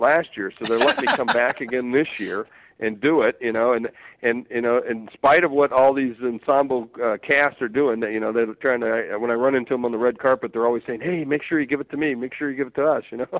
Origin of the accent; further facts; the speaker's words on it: South Dakota, United States; I'm a guy from South Dakota, as you know, just a guy wearing cowboy boots